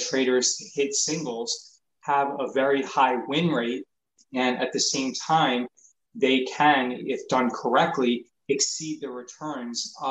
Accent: New York, United States; I run BestStockStrategy.com. I grew up in New York.

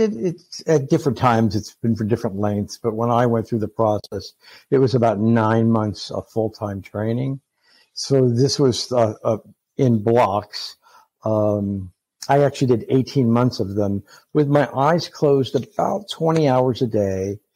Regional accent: St. Petersburg, Florida, United States; I'm from St. Petersburg, Florida. The population's a little bit older.

